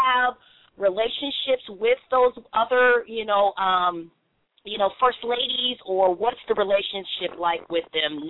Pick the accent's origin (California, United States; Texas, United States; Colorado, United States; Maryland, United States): California, United States; And I don't know, because I'm from California, too, and, you know